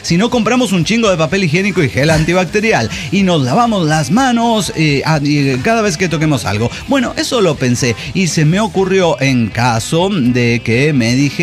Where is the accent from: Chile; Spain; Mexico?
Mexico; Ah, güey, es que soy mexicano, güey.